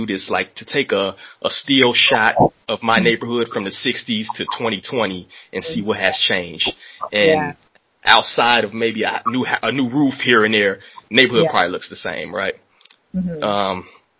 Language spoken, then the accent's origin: English; Chicago, Illinois, United States; I told you myself, I'm from Chicago, which has been like the bluest of the bluest areas in, you know, throughout history.